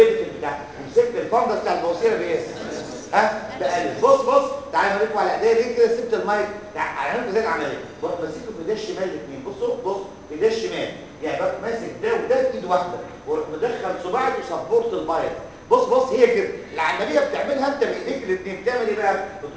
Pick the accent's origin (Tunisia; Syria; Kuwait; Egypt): Egypt; البنات اللي شاطرة تخصص جراحة عندنا في مصر قلة في الجراحات الستات